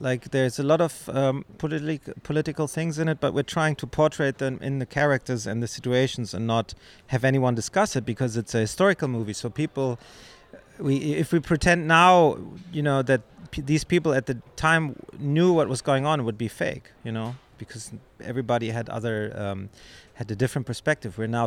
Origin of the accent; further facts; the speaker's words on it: West Germany, Germany; because I'm from Western Germany